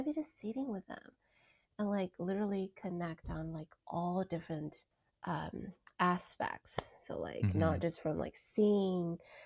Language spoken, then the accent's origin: English; China; So my experience growing up in China, like I mentioned earlier, is very collective oriented, right?